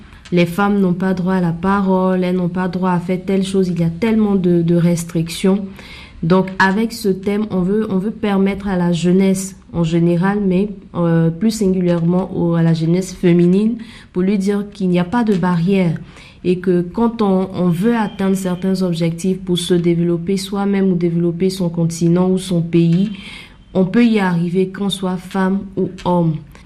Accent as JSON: {"language": "French", "country": "Côte d’Ivoire", "said": "Et même chez nous en Côte d'Ivoire, on a les concours féminins dans les lycées féminins"}